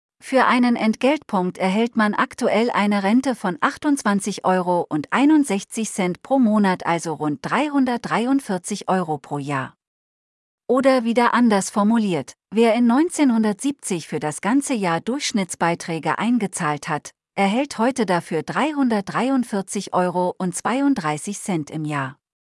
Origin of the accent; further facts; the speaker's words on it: Bavaria, Germany; Als Bayer ist man dagegen versucht, die Dinge einfacher zu betrachten